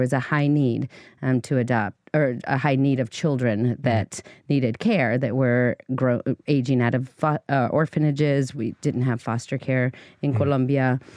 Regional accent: East Coast, United States; So I grew up on the East Coast after I was adopted.

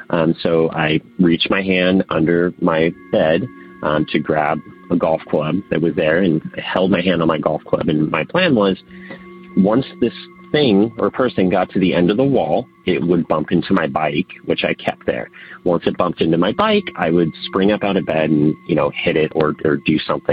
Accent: San Diego, California, United States; Hey, Tony. … I love your show. So I am actually originally from San Diego.

